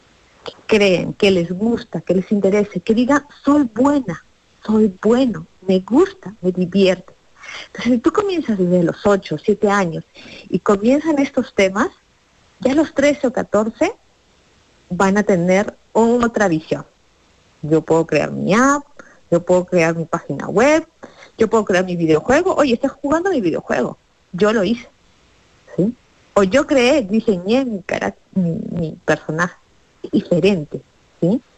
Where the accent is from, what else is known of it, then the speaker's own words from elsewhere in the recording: Peru; yo cuando era estudiante primaria, secundaria, porque yo soy de Perú, bueno, sentía eso.